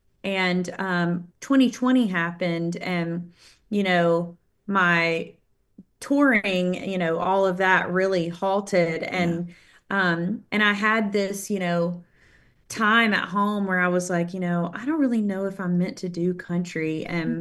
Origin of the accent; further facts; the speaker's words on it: Muscle Shoals, Alabama, United States; So for those of you that don't know, my hometown is Muscle Shoals, Alabama.